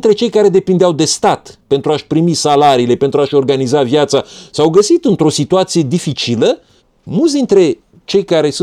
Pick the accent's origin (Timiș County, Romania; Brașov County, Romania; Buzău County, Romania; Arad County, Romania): Buzău County, Romania; born there; E un oraș, în apropierea căruia m-am născut, la Râmnicu Sărat.